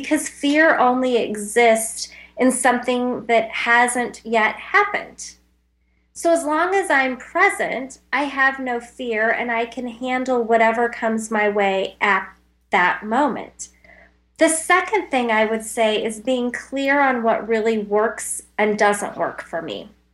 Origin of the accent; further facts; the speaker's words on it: Arizona, United States; I'm from Arizona, and so we did most of all of our training in Arizona.